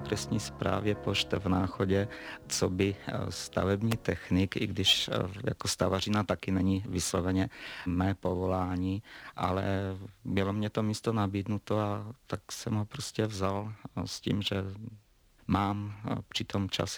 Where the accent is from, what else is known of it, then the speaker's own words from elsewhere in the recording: Trenčín Region, Slovakia; now in Czech Republic; Pocházím ze Slovenska, z Moravskoslovenského Pomezí, spod Javoriny.